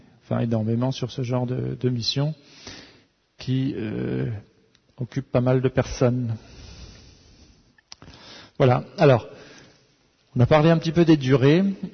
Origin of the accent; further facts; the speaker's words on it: Netherlands; Je viens des Pays-Bas, c'est assez différent par rapport à la France.